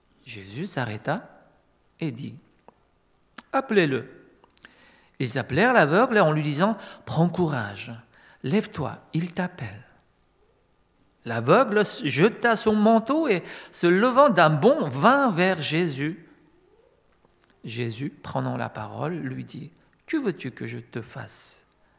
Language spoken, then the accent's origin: French; Grand Est, France; Je viens de la Lorraine. Cela fait maintenant 12 ans que je suis pasteur là-bas. Mais avant, j'étais aussi en Alsace, c'est-à-dire j'étais pasteur près de Mulhouse.